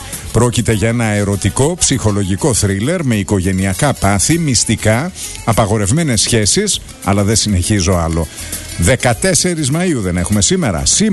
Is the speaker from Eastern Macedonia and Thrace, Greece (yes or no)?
yes; Alexandroupoli, Eastern Macedonia and Thrace, Greece; στην Αλεξανδρούπολη, την πατρίδα μου, τη γενέτειρά μου